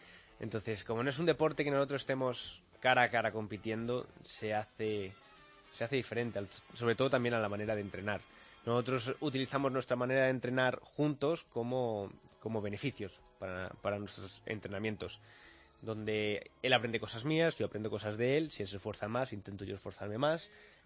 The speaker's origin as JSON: {"language": "Spanish", "town": "Madrid", "region": "Community of Madrid", "country": "Spain", "said": "que yo soy español, de Madrid"}